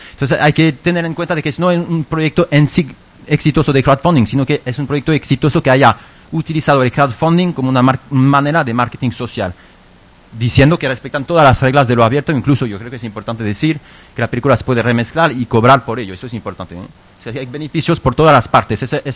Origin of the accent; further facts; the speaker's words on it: France; nosotros somos una organización catalana que es de aquí, soy el único francés, nadie es perfecto